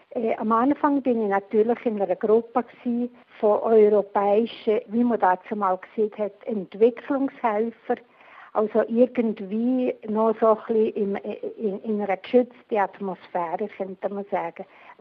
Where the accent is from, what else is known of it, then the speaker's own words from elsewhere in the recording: Switzerland; now in Peru; ich bin noch Schweizerin, aber ich bin auch Peruanerin. Nicht nur, weil ich die Nationalität habe, sondern ich fühle mich hier daheim.